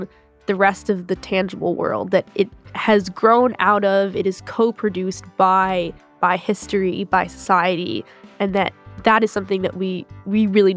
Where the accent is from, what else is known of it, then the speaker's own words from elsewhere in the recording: Greenfield, Massachusetts, United States; My hometown is pretty nice, Greenfield, Mass. It's quiet, small, good view.